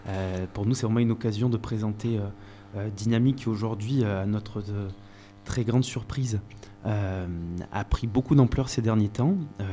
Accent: Digne-les-Bains, Provence-Alpes-Côte d'Azur, France; moved away as an adult; also born or lived in Marseille / Paris; alors moi, je suis dinois à la base, je suis né à Digne, je suis un profond amoureux de Digne, j'ai pour autant quitté pour mes études il y a un peu plus d'une dizaine d'années, Digne pour du coup pouvoir faire mes études supérieures, et j'ai navigué entre Aix, Marseille, Paris

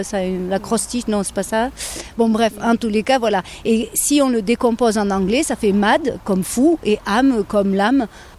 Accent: Provence-Alpes-Côte d'Azur, France; Alors j'habite Volonne et puis je suis du département, hein, clairement.

